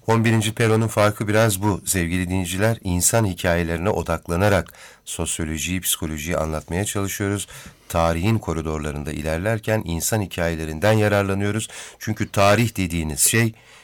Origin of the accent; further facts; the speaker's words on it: Keçiören, Ankara, Turkey; ben, Keçiören'den yani o en Ankara'da en sağlıklı havanın olduğu yer olduğu söylenir ki sanatoryumda biliyorsun oradadır.